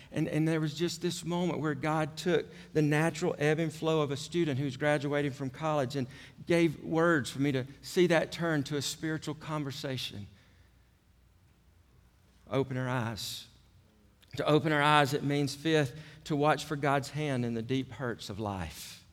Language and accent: English; Georgia, United States; My voice gave it away. That led to me saying to her, you're right, I'm from Georgia.